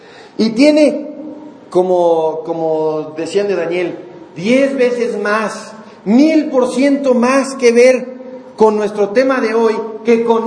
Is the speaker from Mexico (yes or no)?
yes; Mexico; como ciudadanos, como mexicanos